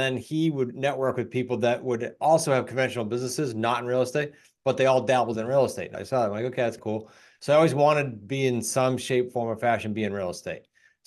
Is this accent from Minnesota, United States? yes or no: no; Massachusetts, United States; I grew up in Massachusetts, actually, and I grew up in a family company that was not real estate.